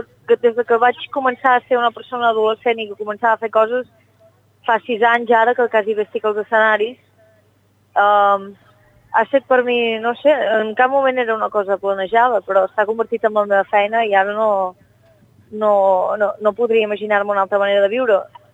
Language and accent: Catalan; Vic, Catalonia, Spain; accent: Plana de Vic; now in Barcelona, Spain; jo soc mig irlandès, el que passa és que jo vaig néixer a Vic, jo he viscut a Vic tota la meva vida, heus aquí el meu accent exagerat de la plana de Vic, i ara estic vivint a Barcelona